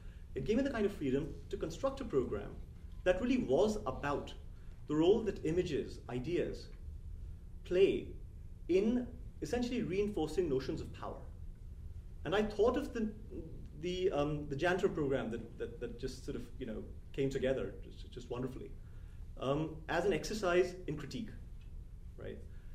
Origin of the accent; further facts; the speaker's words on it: India; moved away as an adult; now in United States; I was brought up in India, and I went to grad school in the US.